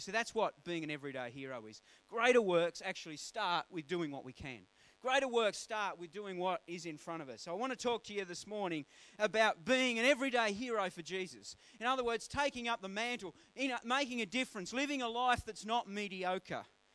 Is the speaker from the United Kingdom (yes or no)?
no; Hobart, Tasmania, Australia; Oh, I'm from Hobart.